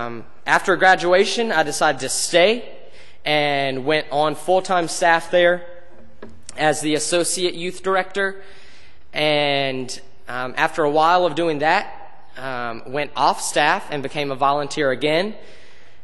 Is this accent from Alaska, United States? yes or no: no; South Boston, Virginia, United States; I'm originally from South Boston, Virginia. You've probably never heard of it